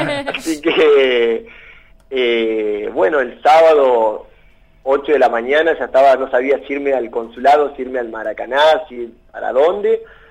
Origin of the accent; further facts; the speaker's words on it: Neuquén, Argentina; moved away as an adult; also born or lived in Roca / Buenos Aires; now in Brazil; Bueno, estudié y hice toda mi adolescencia en Neuquén. Me fui a estudiar 2 años a Roca, después pasé por Buenos Aires, estudié comunicación social. Ajá. Y desde 2013 estoy en prácticamente directo en Río de Janeiro.